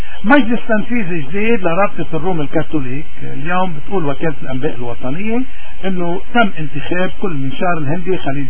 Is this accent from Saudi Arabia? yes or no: no; Lebanon; بالواقع انه ضروري نحن كلبنانيين نشوف الواقع مثل ما هو.